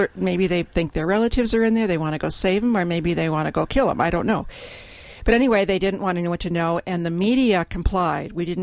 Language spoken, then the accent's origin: English; Menominee, Wisconsin, United States; Yes, I was. I was born and raised in Menominee.